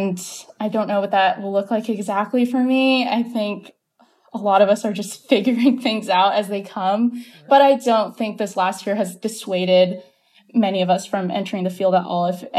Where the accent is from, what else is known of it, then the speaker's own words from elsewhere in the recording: Atlanta, Georgia, United States; it was a topic that I grew up around Atlanta. So I was very familiar with the area. I grew up in a majority Asian community.